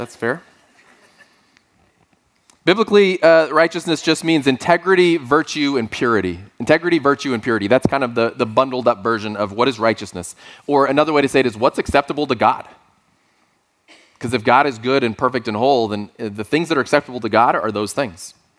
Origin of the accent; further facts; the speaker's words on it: Texas, United States; I'm originally from Texas. Some of you know that.